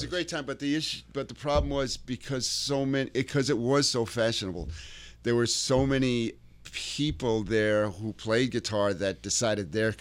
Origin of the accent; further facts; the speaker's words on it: New York City, New York, United States; I had to understand the culture where it came from more than I did growing up in New York City, you know.